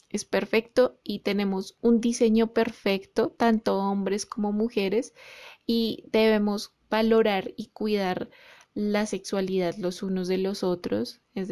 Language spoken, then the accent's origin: Spanish; Colombia; en Colombia, yo sé que como colombianos debemos respetar a nuestras comunidades